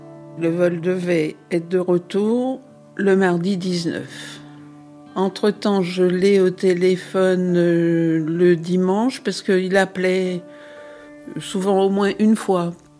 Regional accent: Martinique; Je suis originaire de la Martinique, tout comme mon mari l'était.

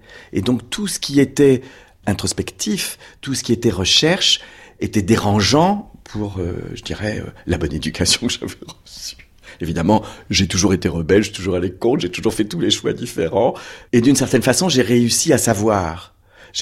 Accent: Brest, Brittany, France; born there; je suis né à Brest en 1957

